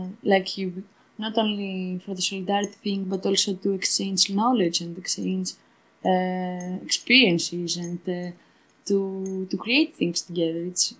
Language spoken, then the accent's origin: English; Northern Greece, Greece; English is a second language; And this is actually what happened in my hometown. I'm coming from the north.